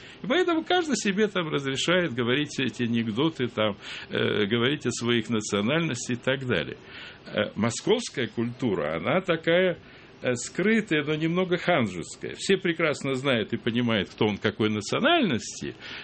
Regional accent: Odesa, Odesa Oblast, Ukraine; now in Moscow, Russia; есть разница между восприятием национальной проблемы в моем родном городе, в Одессе, и в Москве.

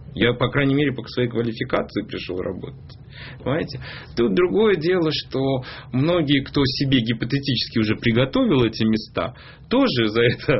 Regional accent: Moscow, Russia; also born or lived in Tbilisi, Georgia; я москвичом быть никак не могу, я тбилисец. Но, конечно, вырос я в Москве, всю жизнь служил в Москве, потому номинально им считаюсь.

